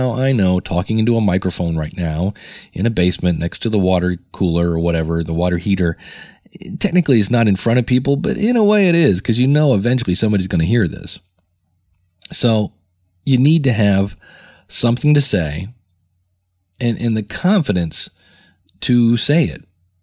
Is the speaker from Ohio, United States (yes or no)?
yes; Akron, Ohio, United States; You know, I was born and raised in Akron, Ohio, and this was in downtown Akron